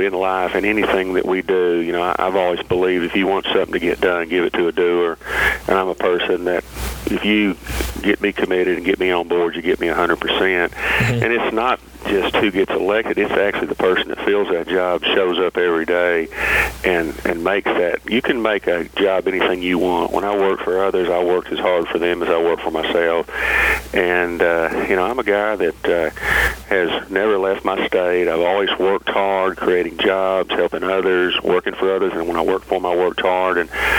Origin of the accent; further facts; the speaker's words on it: Sylvan Hills, Arkansas, United States; I grew up in Sylvan Hills, and my mom worked full time to make sure my four sisters and I got a chance to get a college degree